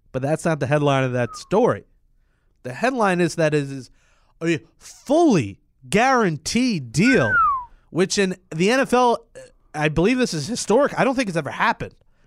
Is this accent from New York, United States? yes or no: yes; New York, United States; I think we're just like, oh, whatever, we're from New York.